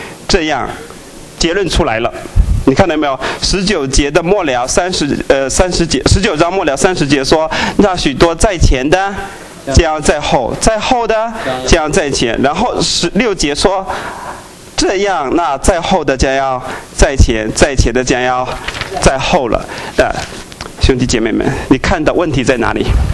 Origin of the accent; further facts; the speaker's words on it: China; 然后好像我们中国人把人家的自行车给偷走了